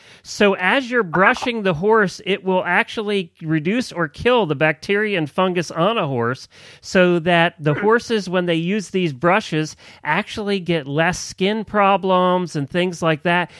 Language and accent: English; Pennsylvania, United States; She's from Pennsylvania. I grew up in Pennsylvania.